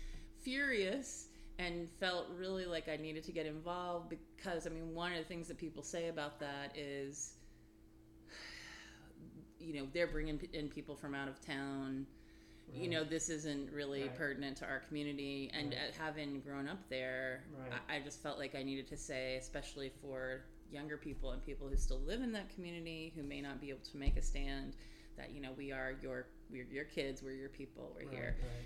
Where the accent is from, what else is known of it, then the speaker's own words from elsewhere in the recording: Morehead, Kentucky, United States; also born or lived in Indiana; I was actually, well, I was born in Indiana, but I was raised primarily in Moorhead, Kentucky. My family's from Eastern Kentucky in that area, and I grew up in Elliott and Round counties of Kentucky.